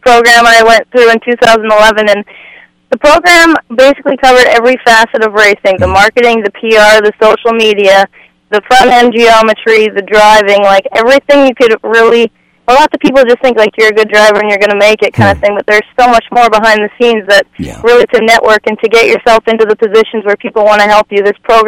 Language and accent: English; Canada; born there; Yeah, I live in Canada. I was born in Canada, and I worked up there.